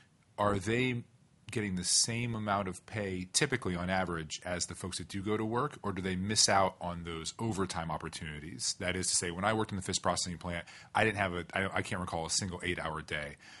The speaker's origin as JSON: {"language": "English", "town": "Cordova", "region": "Alaska", "country": "United States", "tie": "born or raised there", "said": "I grew up in Cordova, so I appreciate"}